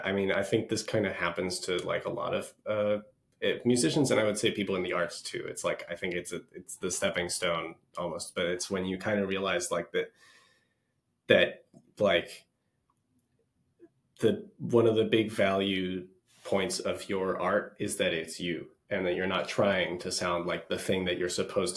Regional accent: Dubai, United Arab Emirates; also born or lived in Singapore; because I grew up in Dubai, and I have a similar connection to some of the music in that was played in on the streets in Singapore.

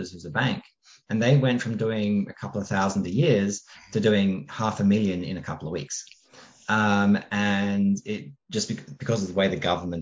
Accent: Australia; Being Australian, I generally use a word a little bit harsher than rubbish.

